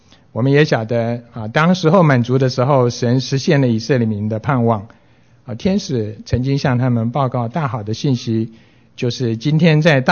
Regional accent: China; 事实上他们比我们中国人更加的不幸。我们尽管是改朝换代，总是还在我们自己的国土上面

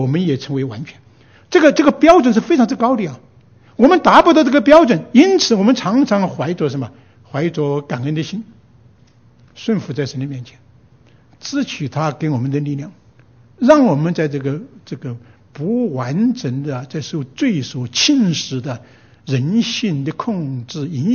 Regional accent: China; 所以我想到这个合宜，就是我们中国人讲的止于至善

